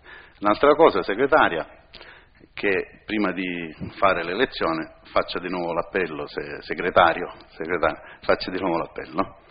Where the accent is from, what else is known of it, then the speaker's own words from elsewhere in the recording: Sicily, Italy; anche perché come si dice da noi in Sicilia o nelle nostre parti, ogni figa di musca fa sostanza